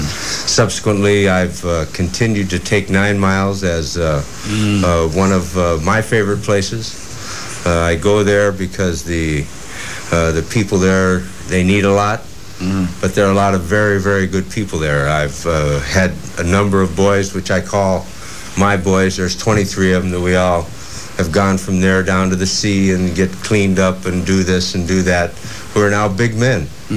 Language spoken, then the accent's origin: English; Nebraska, United States; I love people from Nebraska, my home state.